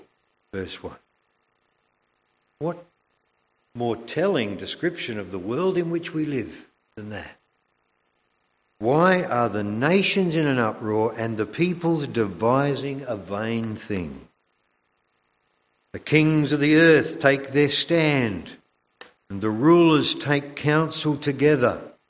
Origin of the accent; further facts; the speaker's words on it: South Australia, Australia; that I come from South Australia